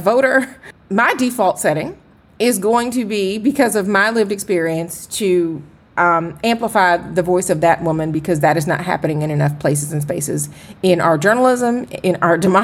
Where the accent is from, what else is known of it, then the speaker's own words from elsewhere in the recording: Atlanta, Georgia, United States; You know, I'm from Atlanta, but I've spent some time in the country, in Georgia, with my relatives.